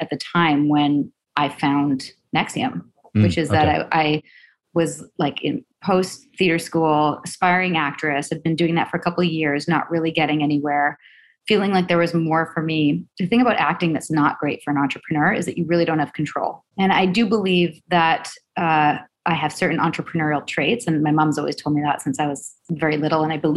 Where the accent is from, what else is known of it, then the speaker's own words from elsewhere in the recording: West Coast, United States; But I'm from the West Coast. So the sort of alternative hippie crunchy thing is definitely part of my background.